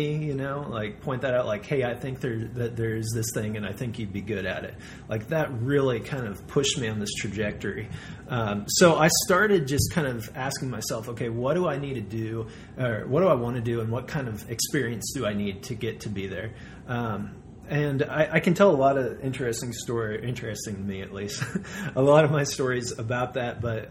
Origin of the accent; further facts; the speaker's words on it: Colorado, United States; I grew up in Colorado, which is a lot more post-Christian, post-Christendom than a lot of places in the U.S.